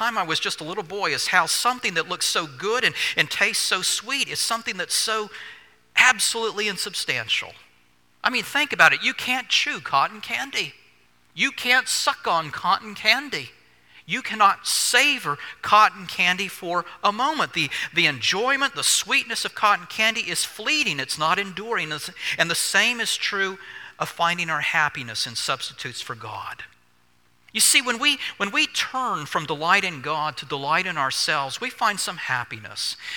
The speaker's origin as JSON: {"language": "English", "region": "Alabama", "country": "United States", "tie": "born or raised there", "said": "You know, when I was young and growing up in Alabama, a carnival would come to my hometown each year."}